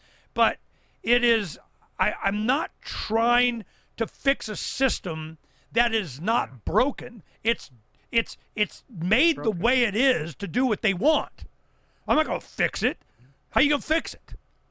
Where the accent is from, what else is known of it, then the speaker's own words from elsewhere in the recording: Canada; as a Canadian, looking at 9/11